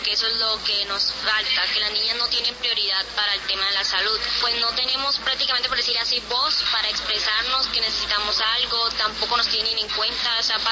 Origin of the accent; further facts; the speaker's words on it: Ayapel, Córdoba, Colombia; Departamento de Córdoba, del municipio de Ayapel.